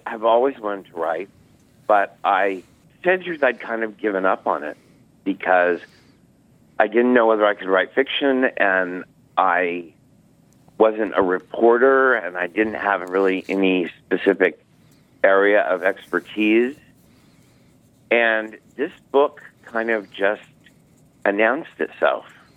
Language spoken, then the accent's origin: English; Missouri, United States; also born or lived in New York City; I moved home to Missouri from New York City, and I stayed there for the most part. I still have an apartment that I rent half-time in New York City.